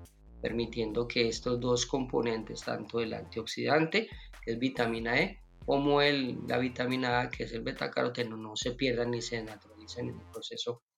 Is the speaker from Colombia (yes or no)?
yes; Colombia; nosotros, por ejemplo, como colombianos, no tenemos acostumbrado a ver un aceite rojo